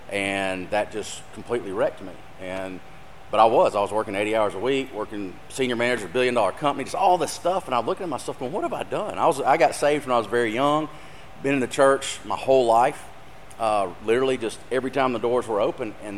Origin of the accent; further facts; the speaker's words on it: Birmingham, Alabama, United States; this is my wife, Kelly. We are from Birmingham, Alabama.